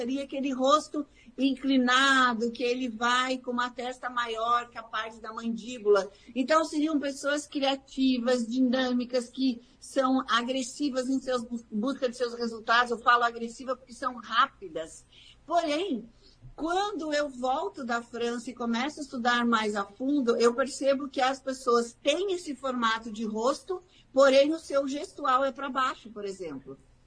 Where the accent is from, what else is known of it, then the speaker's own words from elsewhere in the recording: Chapecó, Santa Catarina, Brazil; eu não sou do Rio Grande do Sul, eu sou de Chapecó, Santa Catarina.